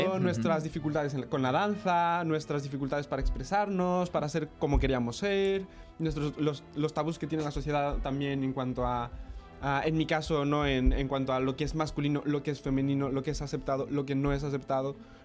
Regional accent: Mexico; now in Madrid, Spain; Claro, yo soy de México, entonces ¿sí? Yo llegué al conservatorio desde fuera como nuevo.

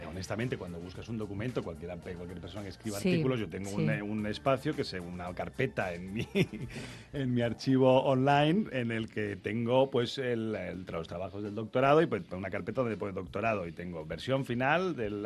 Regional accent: Catalonia, Spain; Yo soy catalán y cuando voy a Barcelona hay muchas conversaciones que no puedo tener.

